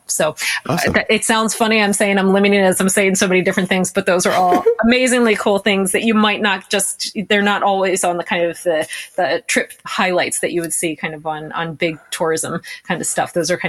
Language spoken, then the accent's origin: English; Philadelphia, Pennsylvania, United States; So we're from the Philly area. We're based in the Philly area